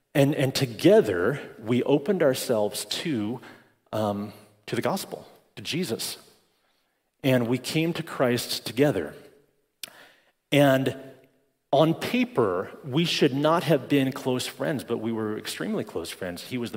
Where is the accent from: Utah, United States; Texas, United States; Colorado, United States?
Colorado, United States; Broomfield; I grew up in Broomfield. We weren't country club members, but we did live a half block from the country club.